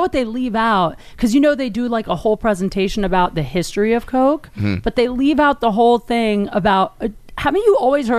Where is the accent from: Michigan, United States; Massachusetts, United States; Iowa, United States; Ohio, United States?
Ohio, United States; Canton; I grew up in Canton, Ohio.